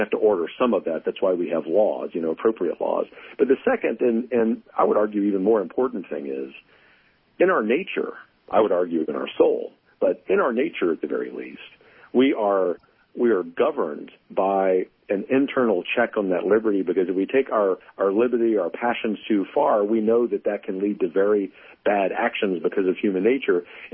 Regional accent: Louisiana, United States; In my home state of Louisiana, very famously, Acadian Ambulance, employee-owned.

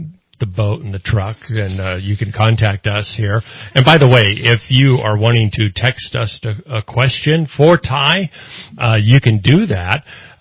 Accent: Redding, California, United States; because I came from Redding up to Bernie.

